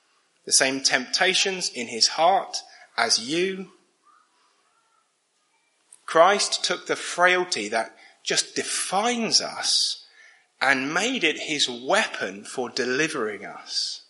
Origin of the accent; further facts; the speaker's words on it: South East England, United Kingdom; You know, I grew up in Buckinghamshire in just north of London